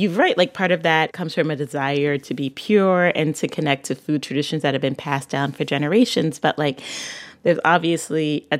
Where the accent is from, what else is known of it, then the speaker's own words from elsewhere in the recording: Barbados; I'm from Barbados, and I'm thinking about something called cuckoo, which is like fufu.